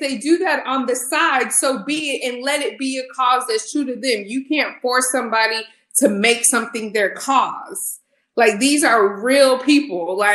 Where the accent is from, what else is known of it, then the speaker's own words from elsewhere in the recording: Houston, Texas, United States; I'm from Houston, was not